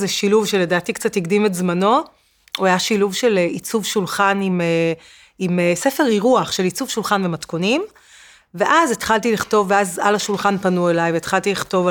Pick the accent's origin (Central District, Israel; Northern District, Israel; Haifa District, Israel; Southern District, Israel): Central District, Israel; Ra'anana; also born or lived in Tel Aviv; נולדתי בגני צהלה, ובגיל 9 עברתי עם משפחתי לרעננה, אז גדלתי רוב חיי ברעננה, וגם אני גרה היום